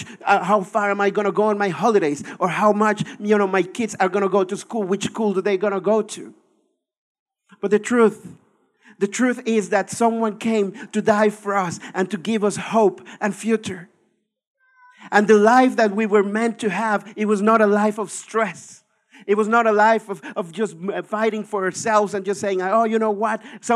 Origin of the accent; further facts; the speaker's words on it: Mexico; I'm originally from Mexico